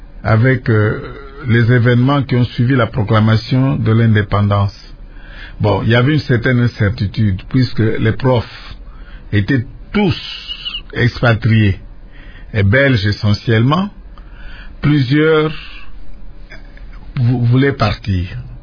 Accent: Kinshasa, DR Congo; Je suis né à Kinshasa, à l'hôpital Mamayimo, à l'hôpital général de Kinshasa.

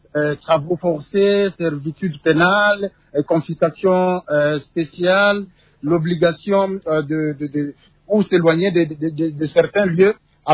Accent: DR Congo; Les travaux forcés ici chez nous en RDC

